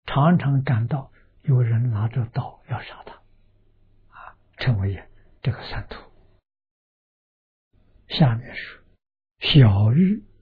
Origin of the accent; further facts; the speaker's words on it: Lujiang, Anhui, China; now in Australia; 我住在澳洲的时候，我们家乡城隍，庐江县的城隍，